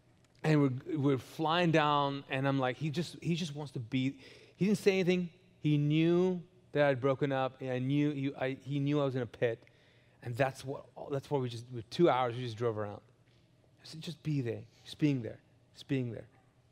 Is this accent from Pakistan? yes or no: yes; Pakistan; It was in Kuwait, in the Middle East, and I was dating an Indian girl. I'm Pakistani. She's Indian.